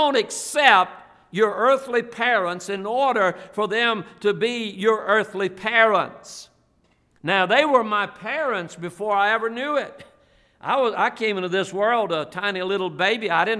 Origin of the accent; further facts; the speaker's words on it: Dublin, Georgia, United States; born there; I was born in Dublin, Georgia in 1948. That's 69 years ago.